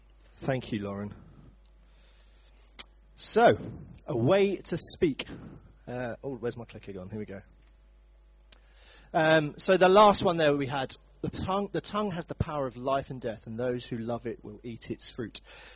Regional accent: London, United Kingdom; I've adopted the north as my home, and hopefully the north has allowed me to do that. But originally, I grew up in London. That's where I'm from. My accent has softened a little bit

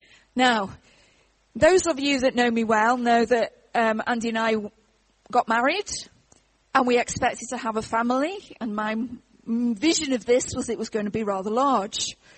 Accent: Stoke-on-Trent, West Midlands, United Kingdom; So when I was a little girl, I grew up in Stoke-on-Trent

